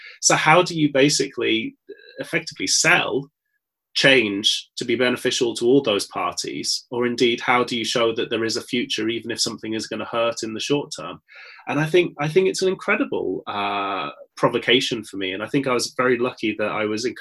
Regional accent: North West England, United Kingdom; I grew up in Cumbria, which had a big mining industry

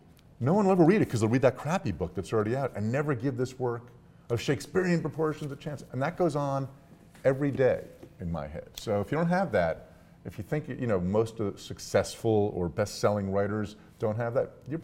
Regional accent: Newark, New Jersey, United States; I'm from New Jersey.

